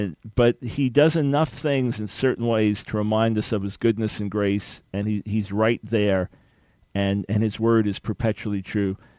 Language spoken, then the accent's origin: English; New York, United States; now in Charlotte, United States; Yes, well, I'm from New York originally, but we're based outside of Charlotte since 2003 now.